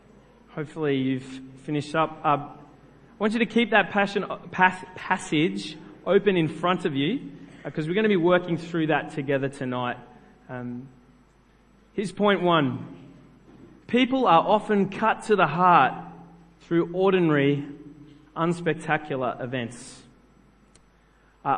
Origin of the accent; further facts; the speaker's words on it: New South Wales, Australia; like probably most of you guys growing up in New South Wales, go to school, you get taught scripture.